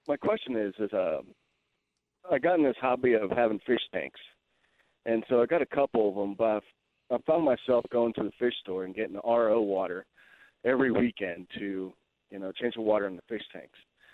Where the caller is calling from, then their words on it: Glendale, Arizona, United States; Glendale.